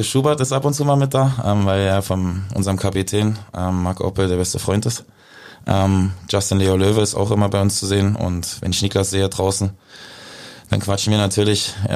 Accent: Dresden, Saxony, Germany; ich bin aufgewachsen in Dresden, wir hatten da unsere Wohnung, aber Ferien war ich immer bei Oma.

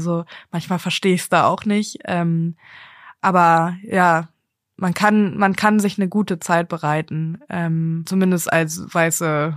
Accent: Techentin, Mecklenburg-Vorpommern, Germany; Das ist Techentin. Techentiner würden sagen, wir sind eigenständig.

